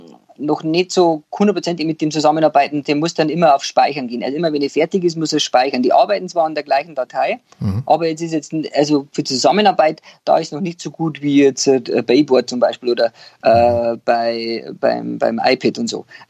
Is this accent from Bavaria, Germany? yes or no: yes; Bavaria, Germany; da kann man jetzt als Bayer kann man ja an so ein Mibis-Team schreiben